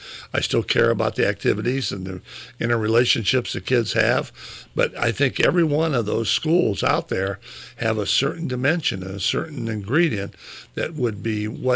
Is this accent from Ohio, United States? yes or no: yes; Marion, Ohio, United States; I was born and raised on Lafayette Street between Bradford and Vine Streets. It was a neighborhood